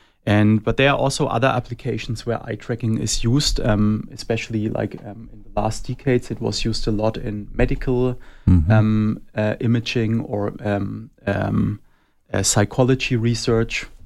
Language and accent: English; Germany; moved away as an adult; Originally, I'm coming from Germany. I did my PhD in Germany, and then I actually landed in Chicago for my postdoc